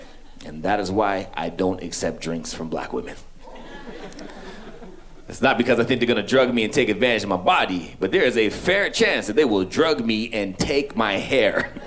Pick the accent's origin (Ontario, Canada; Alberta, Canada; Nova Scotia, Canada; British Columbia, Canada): Ontario, Canada; Toronto; So I'm originally from Canada, Toronto.